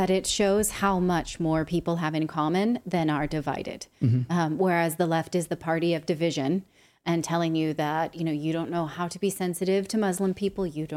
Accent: California, United States; And me, I'm from the San Francisco Bay Area.

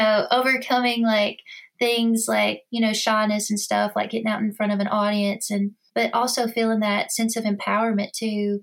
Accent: Alabama, United States; I've been very fortunate to grow up in North Alabama. And as you know, there's so many like legends and legendary studios here.

